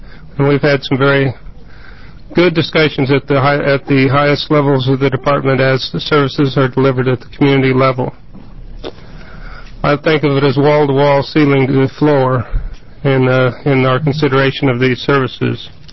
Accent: Lostine, Oregon, United States; from Lostine, Oregon, and Wallowa County Commissioner

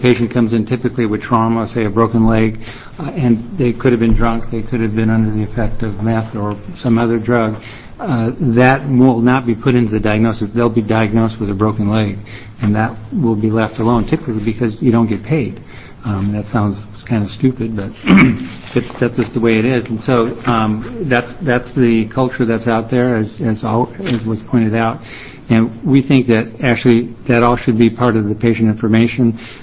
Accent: Salem, Oregon, United States; for the record … I'm a pediatrician from Salem

